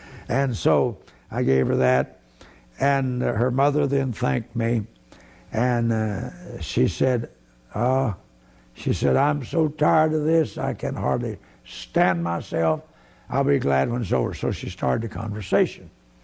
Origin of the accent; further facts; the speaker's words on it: Oklahoma City, Oklahoma, United States; I said, no, I'm from Oklahoma City.